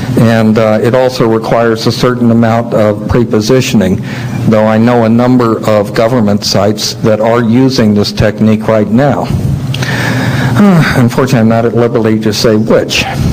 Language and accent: English; Florida, United States; I'm from Florida, so I shouldn't be feeling it.